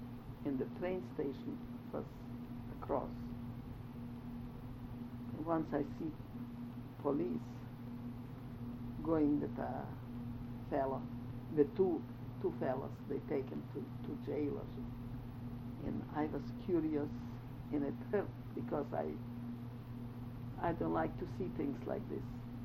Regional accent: Romania; see, I told you I'm from Romania.

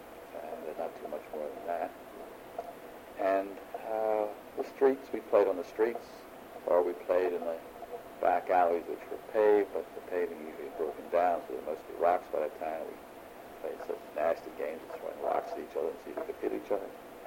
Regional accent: Philadelphia, Pennsylvania, United States; I grew up in Philadelphia. And we grew up in a lower middle class neighborhood. It wasn't bad. It was a place called Logan, mostly Jewish neighborhood, which has since, of course, deteriorated.

